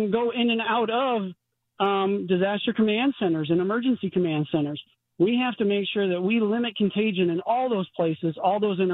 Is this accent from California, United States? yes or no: no; St. Louis, Missouri, United States; We're headquartered here in St. Louis. I'm born and raised here, so this is my hometown.